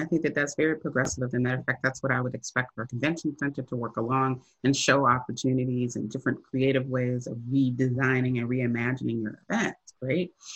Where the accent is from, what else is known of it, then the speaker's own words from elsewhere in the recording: Chicago, Illinois, United States; coming as a young woman growing up in Chicago, actually, and looking at, you know, the experiences that I've had.